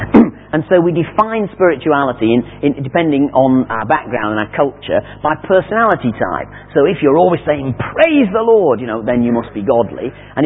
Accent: Australia; I mean, we're Australian. I mean, we just sit there.

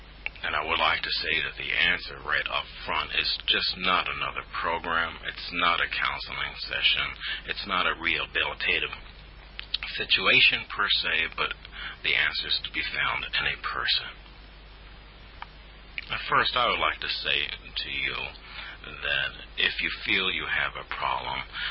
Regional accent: New Jersey, United States; I grew up in rural New Jersey, and growing up in New Jersey, we lived a relatively sheltered life in those days.

